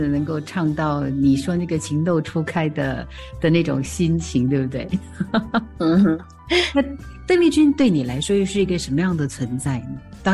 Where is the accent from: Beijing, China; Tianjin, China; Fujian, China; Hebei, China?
Fujian, China; 因为我是福建人，就要唱广东歌